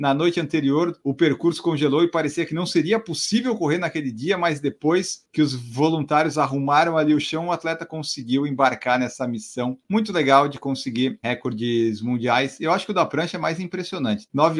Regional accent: Florianópolis, Santa Catarina, Brazil; Manezinho, galera, nós somos manezinho, manezinho.

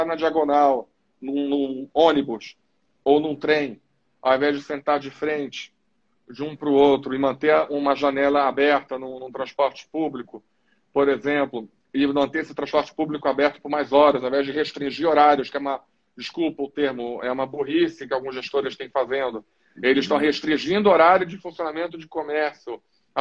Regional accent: Rio de Janeiro, Brazil; now in São Paulo, Brazil; Rio, mas eu moro em São

